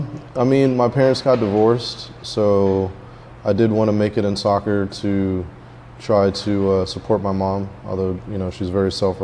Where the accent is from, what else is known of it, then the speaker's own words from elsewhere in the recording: Austin, Texas, United States; I grew up in Austin, Texas.